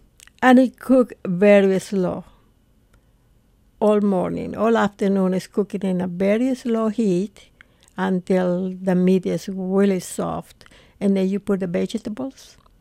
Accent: Yucatán, Mexico; English is a second language; And I mastered the dish growing up in Yucatan.

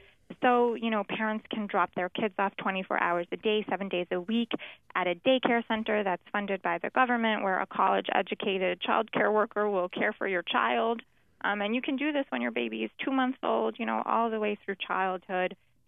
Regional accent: New York, United States; Yeah, so I grew up in New York and attended public school here, so I took the Regents tests

